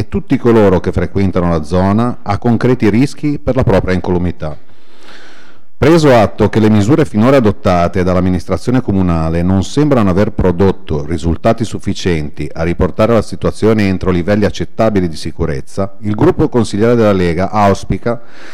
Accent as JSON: {"language": "Italian", "town": "Genoa", "region": "Liguria", "country": "Italy", "said": "come padre, come cittadino e come genovese che non riconosce più la nostra città"}